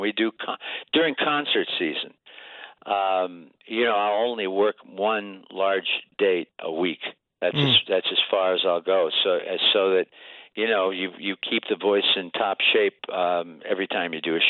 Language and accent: English; Niles, Michigan, United States; also born or lived in Dayton, Ohio; now in New York City, United States; I was born in Dayton, Ohio, and I was raised in Niles, Michigan, but I've lived right across from the Ed Sullivan Theater for about the last four years